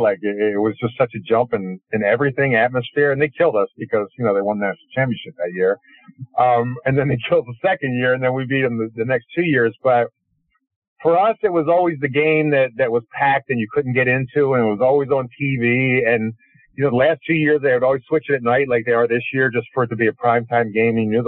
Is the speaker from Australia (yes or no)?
no; Philadelphia, Pennsylvania, United States; I mean, I came from Philadelphia, went to Pittsburgh, so we're used to, you know, old school working people.